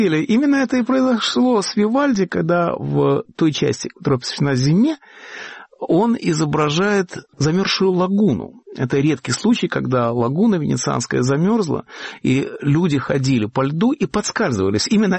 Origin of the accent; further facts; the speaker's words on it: Riga, Latvia; now in United States; Вот мы с вами из Риги